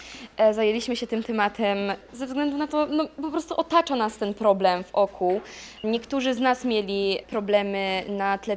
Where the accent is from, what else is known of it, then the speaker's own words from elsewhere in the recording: Pomeranian Voivodeship, Poland; bo my ogólnie jesteśmy z okolic całego Trójmiasta, bo nie tylko z Gdańska, też osoby są z Gdyni, z Sopotu, nawet jedna jest z Wejherowa, więc z Kościerzyny także.